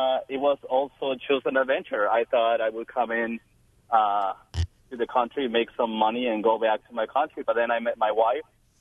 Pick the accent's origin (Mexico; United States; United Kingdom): Mexico; English is a second language; moved away; I'm from Mexico. I came to the country 18 years ago, not knowing the language and not really knowing the culture.